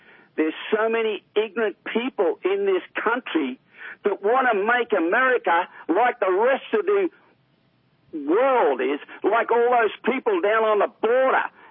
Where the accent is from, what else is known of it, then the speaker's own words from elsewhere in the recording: Australia; When I grew up in Australia, there was no welfare.